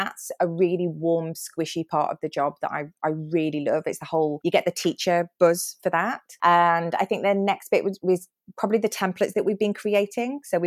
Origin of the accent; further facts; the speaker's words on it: United Kingdom; And I'm British.